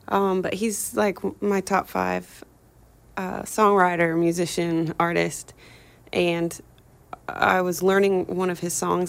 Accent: Colorado, United States; now in New York, United States; I grew up in Colorado.

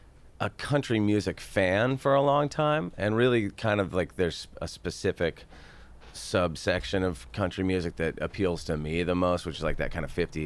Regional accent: Santa Barbara, California, United States; I grew up in Santa Barbara, California.

